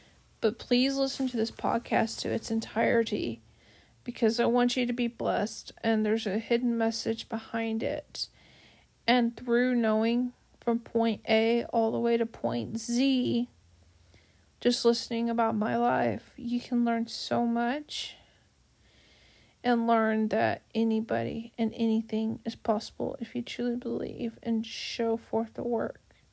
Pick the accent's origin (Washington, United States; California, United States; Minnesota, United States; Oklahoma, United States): Oklahoma, United States; So, I grew up in Oklahoma, home of the sweeping plains, where the wind is always windy